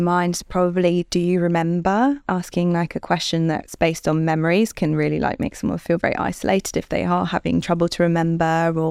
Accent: Bethany, Manchester, Jamaica; I think my memories of growing up in Jamaica are really fond because I lived in a really rural part of Jamaica in the hills in Manchester, a really tiny village called Bethany.

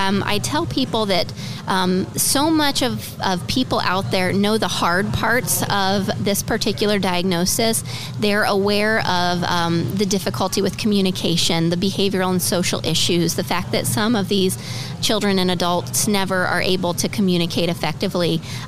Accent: Fort Wayne, Indiana, United States; Originally, I'm from Fort Wayne. I actually lived in Indianapolis for 7 years while I attended the University of Indianapolis. And now I live in Fort Wayne again.

